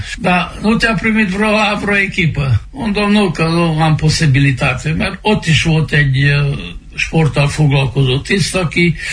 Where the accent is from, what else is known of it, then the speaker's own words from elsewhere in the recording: Huedin, Cluj County, Romania; now in Miercurea Ciuc, Romania; Bánfihunyadon születtem 1940-ben. Ott jártam elemiskolába, Kolozsvárt jártam középiskolába, szakiskolába